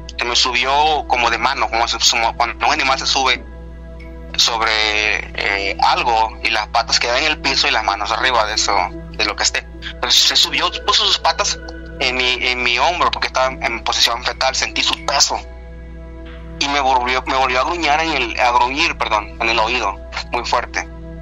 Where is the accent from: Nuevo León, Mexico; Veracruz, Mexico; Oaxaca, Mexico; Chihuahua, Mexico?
Oaxaca, Mexico; Tuxtepec; yo soy del estado de Oaxaca.